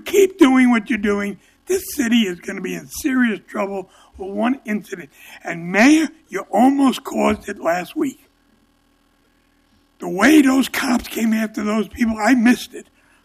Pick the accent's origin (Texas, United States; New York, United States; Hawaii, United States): New York, United States; Because I've been in riots. I grew up in New York. I've been in riots.